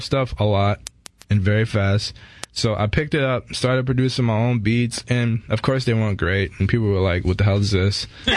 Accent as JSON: {"language": "English", "town": "Charlottesville", "region": "Virginia", "country": "United States", "tie": "born or raised there", "said": "You know, my hometown, Charlottesville, Virginia. I grew up here."}